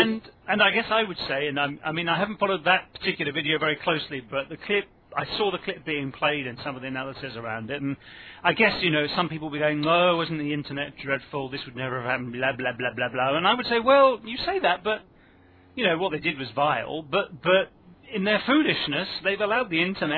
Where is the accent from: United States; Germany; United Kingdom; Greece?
United Kingdom; maybe I'm partly influenced, Tom, by being British